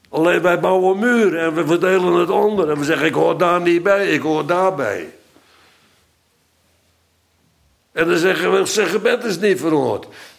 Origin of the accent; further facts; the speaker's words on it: Netherlands; Wij zijn Nederlanders. En wij denken bij gebod aan verplichte opgelegde wetten.